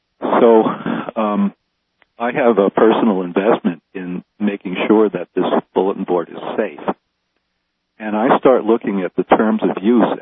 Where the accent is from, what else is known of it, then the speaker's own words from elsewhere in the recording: United States; Now, they all know that I'm an American.